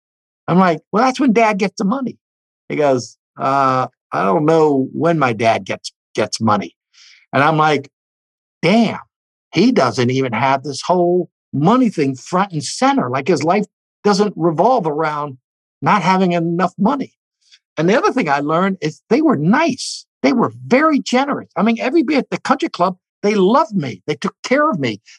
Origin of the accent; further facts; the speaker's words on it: Richmond, Virginia, United States; I grew up in Richmond, Virginia. And so for 10 years of my life, from 8 to 18, I got to go to the Country Club of Virginia